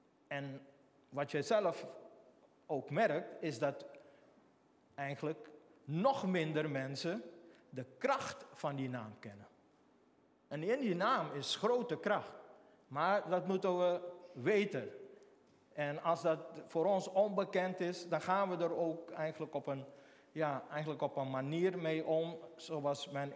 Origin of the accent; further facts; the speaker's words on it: Suriname; Ik zeg, nou... Ik kom uit Suriname. Ja? Ja, ik kom uit Suriname.